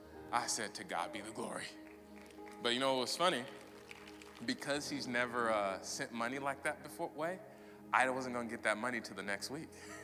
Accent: Las Vegas, Nevada, United States; Me and my wife, we were debating on going to a conference in Vegas. We're from Vegas, and my old pastor, Pastor Benny Perez, was putting on a conference

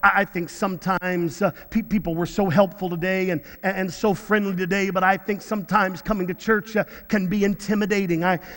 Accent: Texas, United States; I'm from Texas, you know, the country boys.

